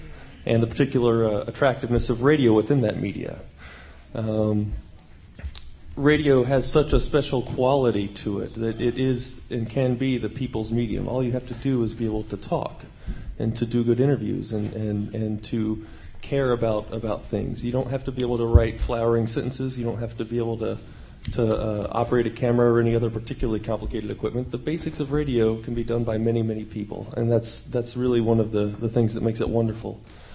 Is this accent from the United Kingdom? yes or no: no; West Virginia, United States; I grew up in West Virginia, which is about 400 miles from the nearest Pacifica station where I grew up.